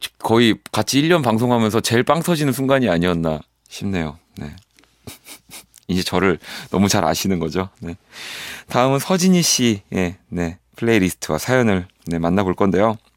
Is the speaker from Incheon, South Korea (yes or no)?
yes; Incheon, South Korea; also born or lived in Busan; 저도 인천에서 꽤 오래 고향은 부산이긴 하지만 인천에서 굉장히 어린 시절 네, 뭐 유년 시절을 다 보냈었기 때문에